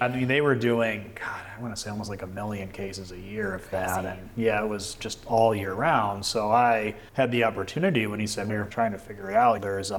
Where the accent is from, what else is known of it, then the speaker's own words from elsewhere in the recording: Ohio, United States; born there; I was born in Ohio, and my dad's job, he's in the wine industry.